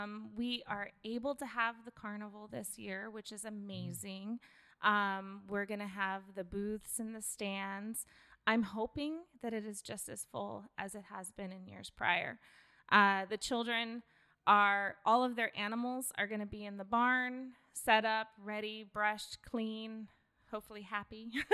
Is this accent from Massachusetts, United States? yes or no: no; Oregon, United States; also born or lived in Montana; I grew up in the Willamette Valley near Corvallis and met my husband at Oregon State and he transplanted me. So I call myself an import.